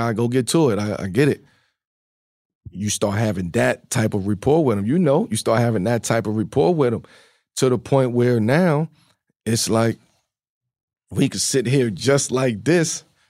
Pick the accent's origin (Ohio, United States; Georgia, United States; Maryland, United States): Maryland, United States; Baltimore; not having my dad around at two and growing up in Baltimore, Red Hook.